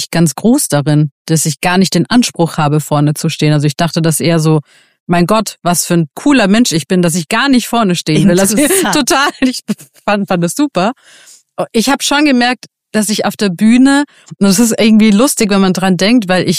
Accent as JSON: {"language": "German", "country": "Iran", "said": "Und jetzt komme ich ja auch aus dem Iran, also Frauenrechte nicht existent."}